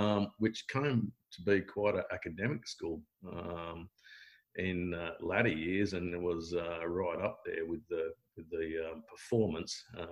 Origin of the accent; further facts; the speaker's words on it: Perth, Western Australia, Australia; I was born in South Perth and I grew up in a little suburb in south of the river, because over there in Perth, there's the south of the river and the north of the river, the big competition.